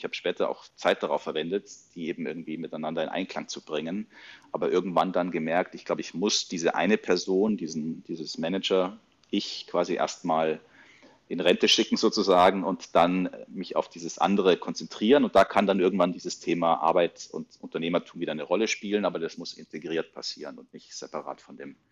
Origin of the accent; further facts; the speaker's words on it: Rosenheim, Bavaria, Germany; Ich bin in Rosenheim aufgewachsen.